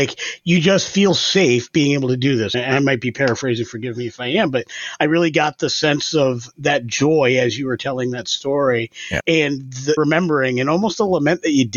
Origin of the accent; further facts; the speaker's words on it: New York, United States; As a New Yorker myself, excellent. I'm from upstate, however, not near the city